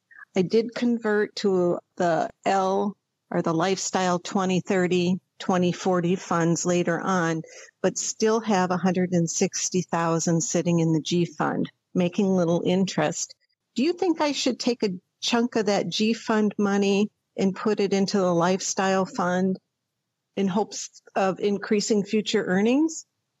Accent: Portland, Oregon, United States; I'm from Portland, Oregon.

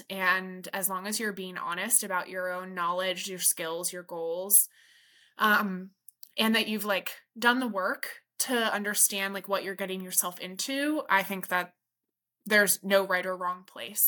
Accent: Pennsylvania, United States; And I did that at the Good Samaritan Hospital, which is in Lebanon County, my hometown.

